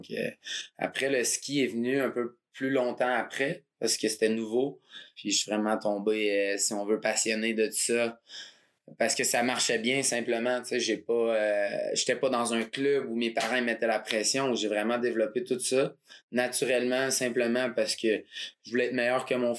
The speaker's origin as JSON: {"language": "French", "town": "Drummondville", "region": "Quebec", "country": "Canada", "said": "je viens de Drummondville, Québec à la base."}